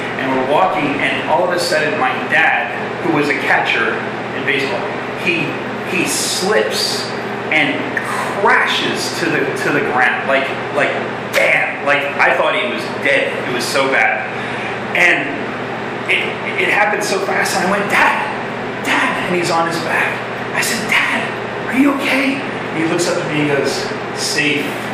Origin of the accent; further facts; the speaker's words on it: Portland, United States; we grew up in Portland, and I can't tell you how many amazing stories we have.